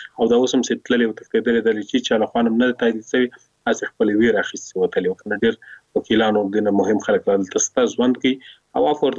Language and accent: Pashto; Afghanistan; موږ افغانان یو، دلته اوسېږو،